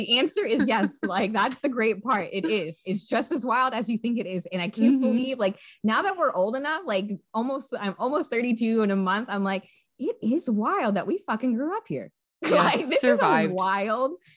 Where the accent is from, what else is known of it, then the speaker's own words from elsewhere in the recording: Florida, United States; We're from Florida. Woo! We're also part of the good part of Florida, the 941, where we have the better water.